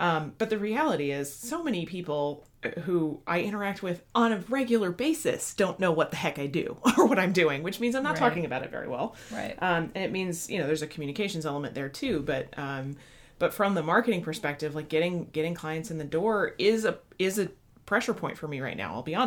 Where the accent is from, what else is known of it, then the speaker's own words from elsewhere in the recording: Midwest, United States; it's also a, again, like a pushiness that as a Midwesterner, especially, I'm just not super comfortable with.